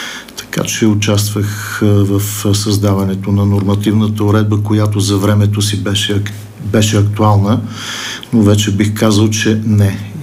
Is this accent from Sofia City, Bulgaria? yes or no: no; Vidin, Vidin Province, Bulgaria; born there; Роден съм във Видин, израснал съм в...